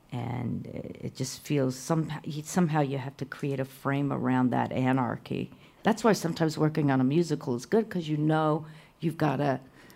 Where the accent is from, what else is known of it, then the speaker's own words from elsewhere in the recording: Denver, Colorado, United States; I told them I was from Denver, and I told them that I was, I was kind of a big shot in Denver.